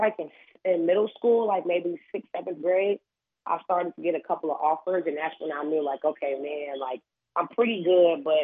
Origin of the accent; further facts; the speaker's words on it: Chicago, Illinois, United States; Yep, I grew up in Chicago, right on the south side, and been here my whole life.